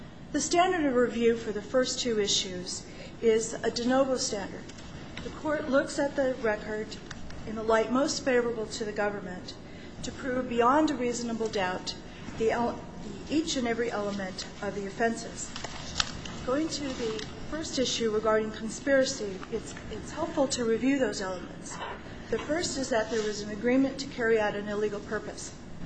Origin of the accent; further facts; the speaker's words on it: Tacoma, Washington, United States; I'm from Tacoma, Washington, and I represent the appellant, Stacy Pink.